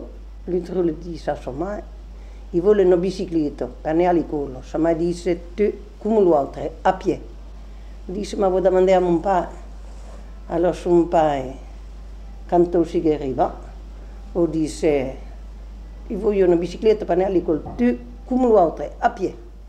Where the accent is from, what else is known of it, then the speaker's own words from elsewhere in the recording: Javerlac, Nouvelle-Aquitaine, France; Je suis de la Dordogne, oui.